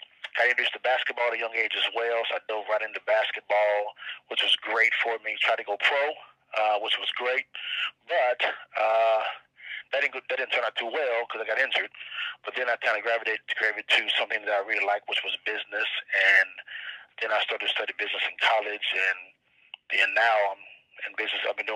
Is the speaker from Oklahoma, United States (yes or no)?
no; Dallas, Texas, United States; also born or lived in Huntington; Well, man, I was born in East Texas in a small town called Huntington, Texas.